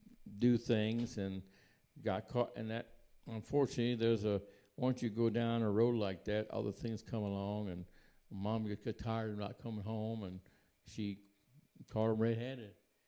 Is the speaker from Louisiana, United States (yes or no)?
yes; New Orleans, Louisiana, United States; My sister and I grew up in New Orleans.